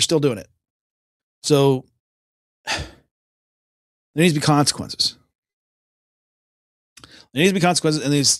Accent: United States; I'm American, but still, you know, even then you may, you know, maybe you think I'm from Ireland

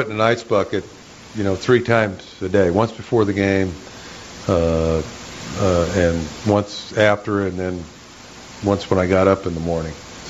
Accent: Boise, Idaho, United States; I'll give it a shot in Boise

